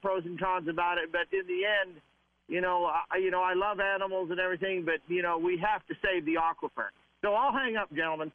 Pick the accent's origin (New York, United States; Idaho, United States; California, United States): Idaho, United States; Jerome; Well, I grew up in Jerome, and I didn't know Chris was from Twin.